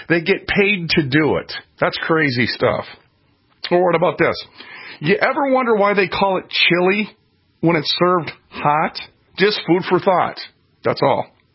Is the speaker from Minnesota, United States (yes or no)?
yes; Minnesota, United States; I'm from Minnesota, friends. Just so you understand, I know all the well.